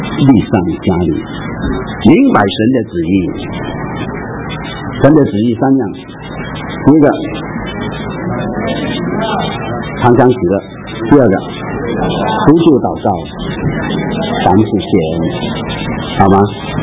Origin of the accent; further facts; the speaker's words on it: Guangdong, China; 这种踢，我告诉你，我们广东人叫无情力啊。